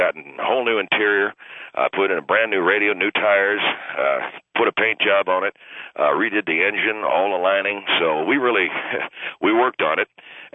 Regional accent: Hueytown, Alabama, United States; now in Tampa, United States; I'm from Hueytown, Alabama, and right now I'm living in Tampa, Florida.

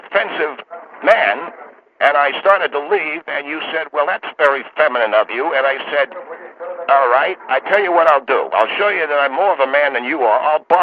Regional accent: East Coast, United States; I come from the East Coast where there's a lot more humidity than there is out in California.

